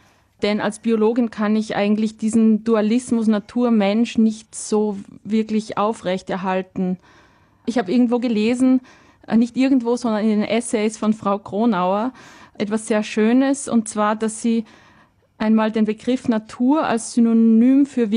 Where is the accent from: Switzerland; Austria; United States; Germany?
Austria; Bad Ischl, Upper Austria; Ich bin nämlich im Salzkammergut aufgewachsen, in Bad Ischl, und das ist ganz in der Nähe von Strobel am Wolfgangsee